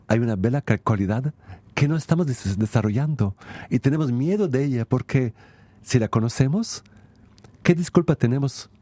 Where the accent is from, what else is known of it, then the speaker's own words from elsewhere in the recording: France; vengo de Francia